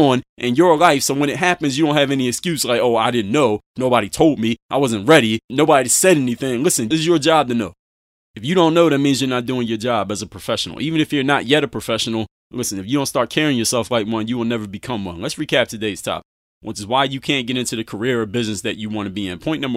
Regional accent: Philadelphia, Pennsylvania, United States; I could say, listen, I'm from Mount Airy in Philadelphia. I went to Penn State Altoona and I stayed at these apartments called College Park.

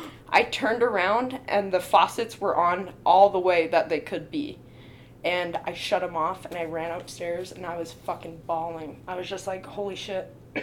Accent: California, United States; Growing up in California, where I grew up, everyone in the neighborhood kind of said

